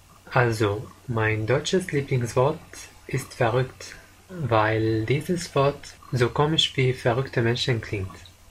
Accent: Syria; German is a second language; moved away as an adult; ich komme aus Syrien und ich bin 1989 geboren.

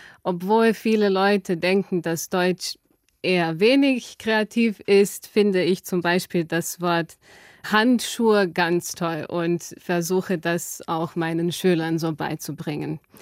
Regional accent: Zagreb, City of Zagreb, Croatia; German is a second language; Ich komme aus Kroatien, aus der Hauptstadt Zagreb und bin als Deutschlehrerin an einer Grundschule und an einem Gymnasium in Zagreb tätig.

